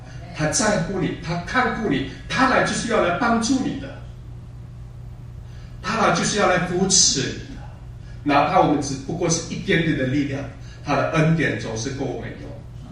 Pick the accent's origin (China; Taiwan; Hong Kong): Taiwan; 我是台湾的布农族